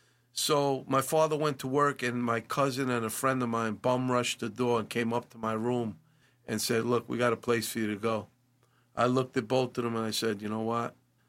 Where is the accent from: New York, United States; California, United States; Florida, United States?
New York, United States; Brooklyn; I'm from Brooklyn. I don't know none of this stuff.